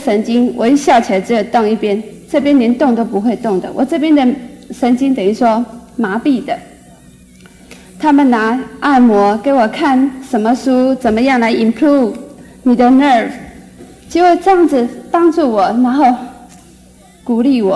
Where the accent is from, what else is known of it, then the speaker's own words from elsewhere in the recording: China; 我们中国人很有义气的，希望不要接受人家太多恩惠